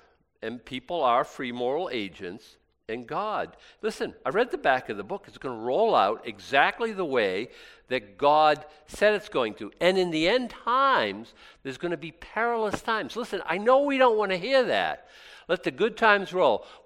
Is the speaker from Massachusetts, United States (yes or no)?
yes; Boston, Massachusetts, United States; Yeah, like I'm a Bostonian.